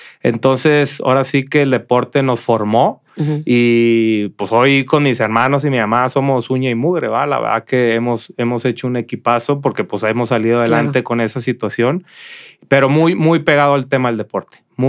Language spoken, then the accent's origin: Spanish; Culiacán, Sinaloa, Mexico; now in Guadalajara, Mexico; ya llegué aquí a Guadalajara en el 97. Ya soy más tapatío que Guadalajara. Que Culiacán, perdón.